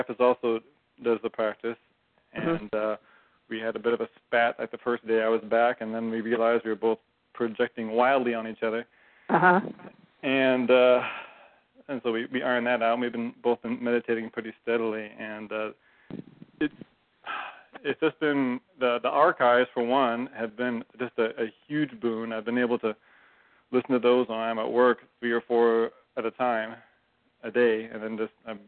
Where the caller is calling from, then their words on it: Seattle, Washington, United States; I'm calling from Seattle.